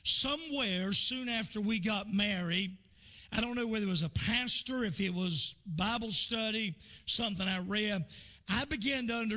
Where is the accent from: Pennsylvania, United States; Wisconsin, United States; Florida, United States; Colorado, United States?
Florida, United States; In Jacksonville, Florida, my wife was raised most of her life, the majority of her life. I was raised outside of Jacksonville.